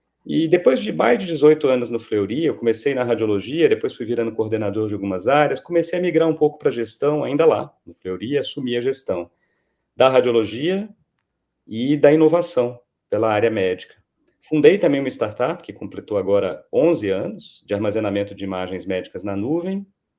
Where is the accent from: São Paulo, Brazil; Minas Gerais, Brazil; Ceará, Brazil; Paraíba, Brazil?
Minas Gerais, Brazil; Juiz de Fora; eu sou mineiro, de Juiz de Fora, nasci, cresci em Juiz de Fora, vivi lá quase toda a minha vida, teve uma interrupção durante um ano que eu fui morar na França, com família inteira.